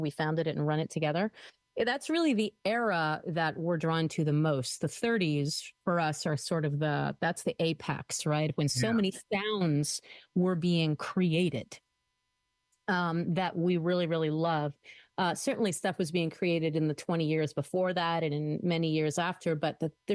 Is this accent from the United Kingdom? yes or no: no; France; growing up in France, the French see jazz as pop music